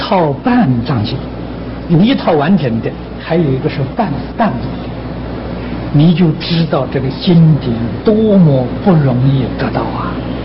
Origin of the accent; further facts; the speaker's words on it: Anhui, China; 我的故乡是安徽，我家乡有个寺庙，在当地是很有名的